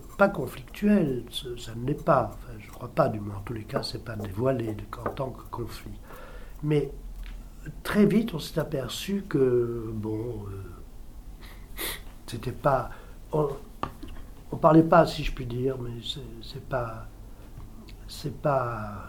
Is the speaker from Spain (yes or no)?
no; Marseille, Provence-Alpes-Côte d'Azur, France; born there; also born or lived in England; Je suis né à Marseille. J'ai vécu en Angleterre. Je suis parti, j'avais, je sais pas, 2 ans, un truc comme ça.